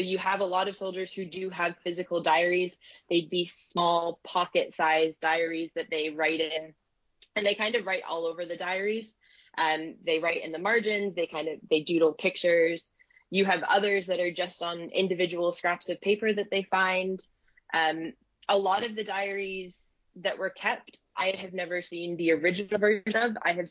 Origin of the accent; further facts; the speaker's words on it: Maine, United States; And as I said earlier, I'm from Maine, so always to see that.